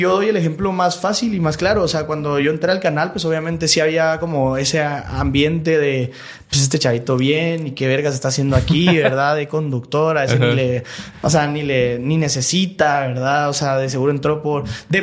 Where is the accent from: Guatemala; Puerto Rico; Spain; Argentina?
Guatemala; todos somos chapines, y creo que eso es lo que debería de ser prioridad.